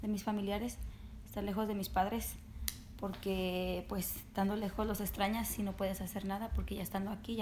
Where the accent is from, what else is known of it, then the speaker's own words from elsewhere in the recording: León, Guanajuato, Mexico; now in United States; Somos de León, Guanajuato, México, y mi experiencia ahorita en Estados Unidos pues es buena, porque ya mi inglés es un poco mejor.